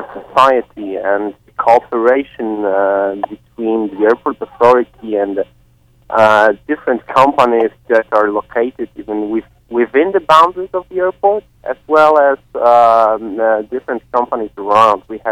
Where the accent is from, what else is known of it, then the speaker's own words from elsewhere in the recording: Kraków, Lesser Poland, Poland; I'm coming from Kraków, which is the south of Poland, probably one of the most interesting cities in our country.